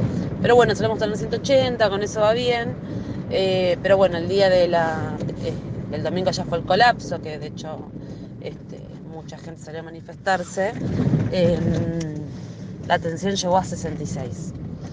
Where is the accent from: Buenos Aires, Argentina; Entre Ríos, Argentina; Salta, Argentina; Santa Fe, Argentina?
Buenos Aires, Argentina; Parque Sicardi; los cortes en Parque Sicardi, que es de donde soy yo, se hacen cada vez más seguido.